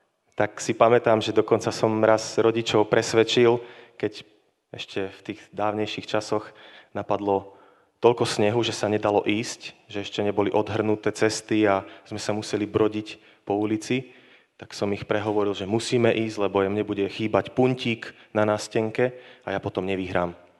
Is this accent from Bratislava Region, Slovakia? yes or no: no; Banská Bystrica Region, Slovakia; pochádzam zo stredného Slovenska, z jednej dedinky malebnej od Zvolena, kde som sa narodil a vyrastal som na dedine.